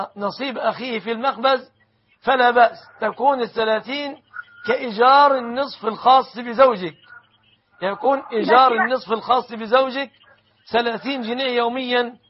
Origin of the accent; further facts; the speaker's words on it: Egypt; أن يحفظ بلادنا مصر وسائر بلاد المسلمين